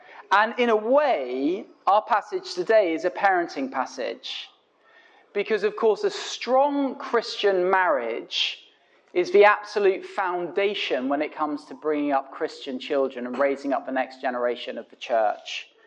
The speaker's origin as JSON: {"language": "English", "town": "York", "region": "Yorkshire and the Humber", "country": "United Kingdom", "tie": "born or raised there", "said": "I grew up in York, which is a lovely sort of ancient town. We lived in the boring suburbs, but I go into the centre sometimes"}